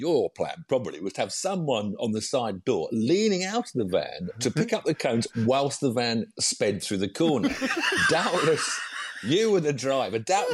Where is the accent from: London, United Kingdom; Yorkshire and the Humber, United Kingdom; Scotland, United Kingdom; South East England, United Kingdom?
South East England, United Kingdom; Weybridge; We lived in a flat. I grew up in Weybridge, Surrey.